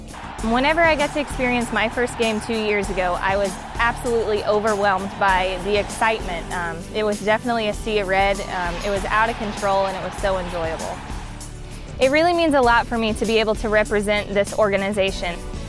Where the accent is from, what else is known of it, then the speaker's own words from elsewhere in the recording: St. Joseph, Missouri, United States; I'm from St. Joseph, Missouri, and I have been a Chiefs fan since the day I was born.